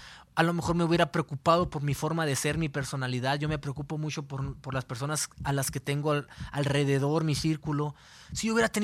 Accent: Mexico; Para incluso que alguien dijera en México, en mi país, que eres hijo único, es algo raro, porque somos de familias grandes, somos de familias numerosas.

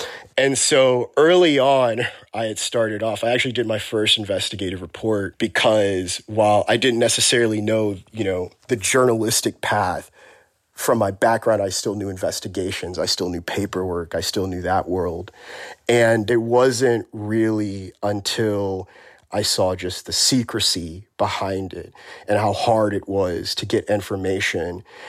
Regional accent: Texas, United States; I'm from Texas. I grew up in Texas. And so there is definitely a normalcy to firearms in that environment.

